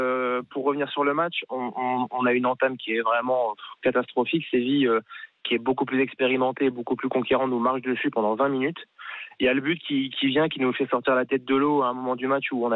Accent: Billy-Montigny, Hauts-de-France, France; Moi, je suis de Billy-Montigny.

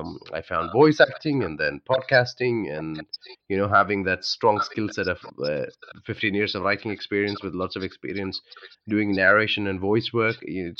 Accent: Kerala, India; English is a second language; moved away as an adult; now in Australia; So when I finished high school, I went and did a bachelor's in literature in India, in my home state of Kerala.

